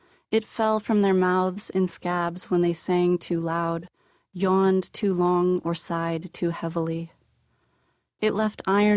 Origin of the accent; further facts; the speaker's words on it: Youngstown, Ohio, United States; And I'm from Youngstown, Ohio, which is situated right there between Cleveland and Pittsburgh. So Youngstown was an old steel town, which means in the 70s, when industry started to decline, they became part of the Rust Belt.